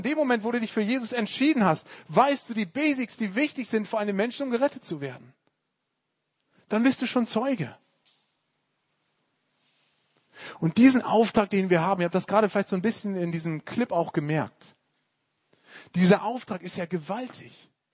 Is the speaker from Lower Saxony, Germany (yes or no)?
yes; Lower Saxony, Germany; Bei uns in Ostfriesland ist das gang und gäbe.